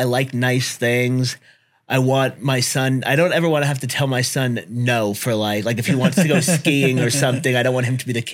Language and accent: English; Brooklyn, New York, United States; also born or lived in Denver / Los Angeles; So I grew up in Brooklyn.